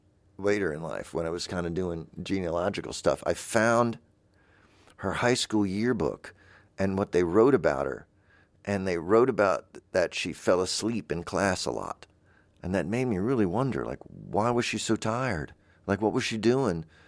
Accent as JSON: {"language": "English", "region": "the South", "country": "United States", "said": "You know, I'm from the South, but she was not."}